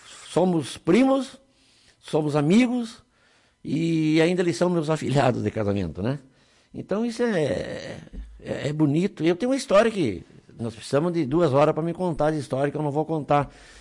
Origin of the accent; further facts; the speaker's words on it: Lagoa Vermelha, Rio Grande do Sul, Brazil; born there; Eu nasci no Eucalipto e ele nasceu no Pontão. Na época pertencia a Lagoa Vermelha. Só que agora, claro, onde eu nasci pertence ao Barracão, onde ele nasceu pertence a São José do Ouro. Mas é Lagoa Vermelha.